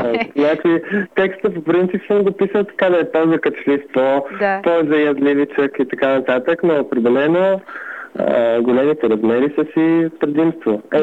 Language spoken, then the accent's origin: Bulgarian; Plovdiv, Plovdiv Province, Bulgaria; Аз съм си от Пловдив и тук си го харесвам.